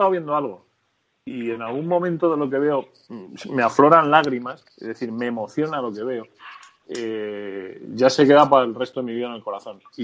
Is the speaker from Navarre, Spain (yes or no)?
no; Almería, Andalusia, Spain; O sea, yo criado en Almería, en los cines de mi tierra, como digo yo